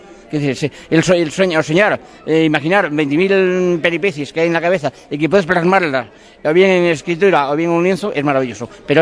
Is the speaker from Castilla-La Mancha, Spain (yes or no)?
no; Galicia, Spain; cuando hablo del norte, de Galicia, de mi tierra, que es maravillosa